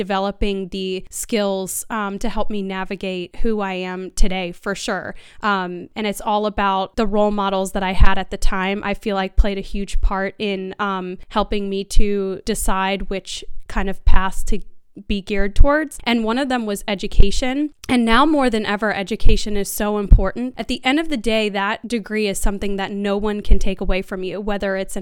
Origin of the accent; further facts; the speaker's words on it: Richmond, Virginia, United States; So I grew up in Richmond, Virginia, capital of Virginia, and lived there my whole life.